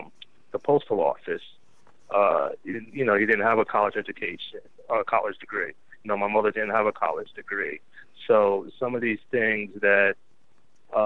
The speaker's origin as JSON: {"language": "English", "town": "Elizabeth", "region": "New Jersey", "country": "United States", "tie": "born or raised there", "said": "I was born in Elizabeth, New Jersey. Grew up in the suburbs from a big family, and from a family full of musicians, and grew up in the church"}